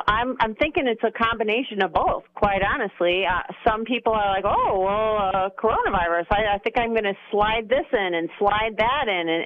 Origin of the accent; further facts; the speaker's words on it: Chicago, Illinois, United States; Well, I'm originally from Chicago area, so...